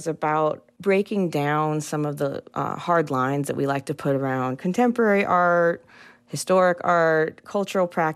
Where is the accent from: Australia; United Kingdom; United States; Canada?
United States; Los Angeles, California; Yeah, so I grew up in Los Angeles. I have lived away from it, but it's always been home.